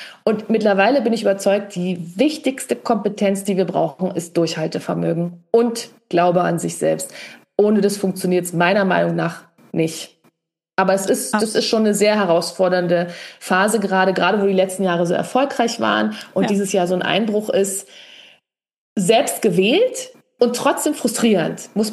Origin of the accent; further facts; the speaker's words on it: Berlin, Germany; wir sind ja beide aus Berlin